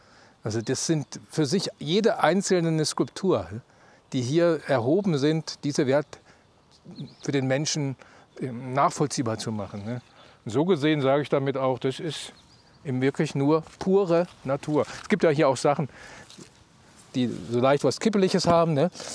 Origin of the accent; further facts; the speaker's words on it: Thuringia, Germany; Ich bin ein gebürtiger Rhöner, thüringische Rhön.